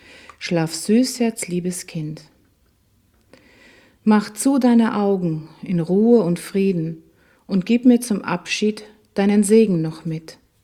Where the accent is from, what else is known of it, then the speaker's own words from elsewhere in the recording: Schärding, Upper Austria, Austria; Ich bin in Schärding in Oberösterreich aufgewachsen, ein wunderschönes barockes Städtchen an der Grenze zu Deutschland.